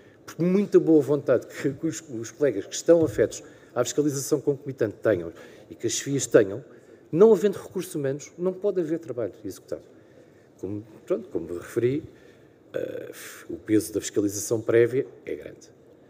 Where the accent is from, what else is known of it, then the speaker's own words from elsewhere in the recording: Portugal; Nós somos portugueses, não somos suecos.